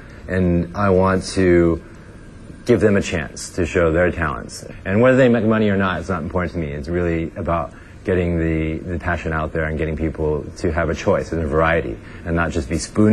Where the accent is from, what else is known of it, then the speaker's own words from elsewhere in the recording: San Francisco, California, United States; I felt growing up in San Francisco, there's a huge Chinese community there, and a lot of my friends growing up in high school, all that, were also Chinese.